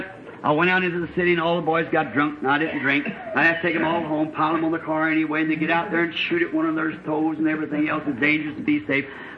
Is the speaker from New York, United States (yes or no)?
no; Wickenburg, Arizona, United States; Phoenix is a small place then. We come from Wickenburg down there.